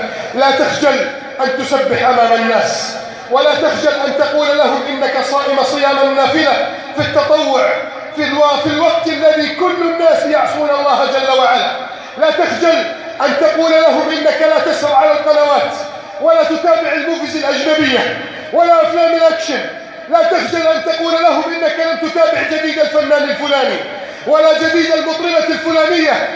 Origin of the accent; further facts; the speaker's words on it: Egypt; اللهم اجمع شمل المسلمين في بلدي مصر،